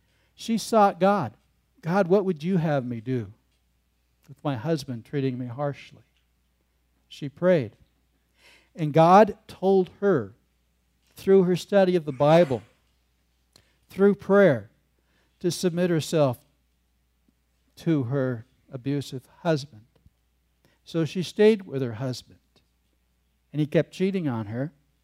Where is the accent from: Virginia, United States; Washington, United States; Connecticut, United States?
Washington, United States; Hoodsport; one lady from the town Becky and I grew up in Hood Sport, Washington